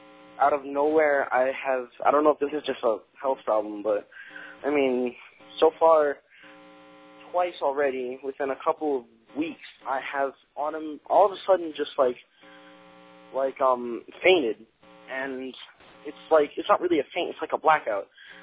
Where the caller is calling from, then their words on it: New York, United States; I'm calling from New York.